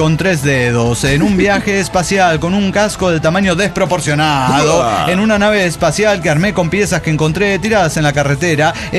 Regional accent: Pucallpa, Ucayali, Peru; Un traje típico de mi ciudad natal.

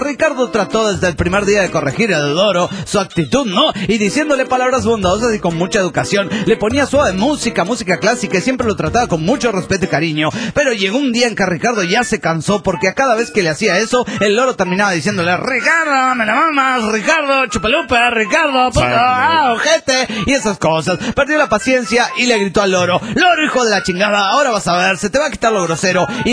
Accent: León, Guanajuato, Mexico; de León, Guanajuato, México.

